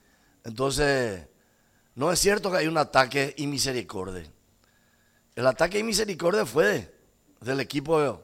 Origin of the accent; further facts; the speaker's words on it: Paraguay; como correligionario y como paraguayo, estar orgulloso y sentirme satisfecho y feliz